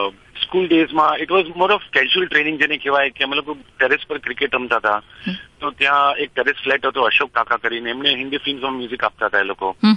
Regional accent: Mumbai, Maharashtra, India; પણ Born and brought up in Bombay.

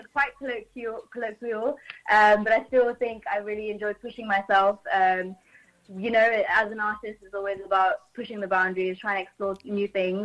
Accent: India; first language Telugu; English is a second language; I think Telugu is my mother tongue. I speak on a regular basis

